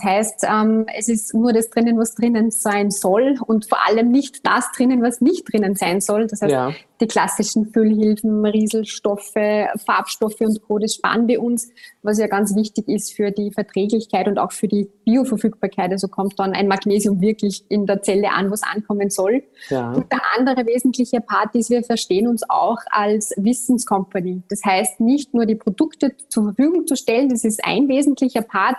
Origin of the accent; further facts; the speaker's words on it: Upper Austria, Austria; accent: Austrian; Hörerinnen und Hörer des Podcasts werden wahrscheinlich meinen österreichischen Akzent raushören. Schon der erste Fakt zu mir, bin Österreicherin, Oberösterreicherin, um genau zu sein, also gar nicht so weit weg von dir.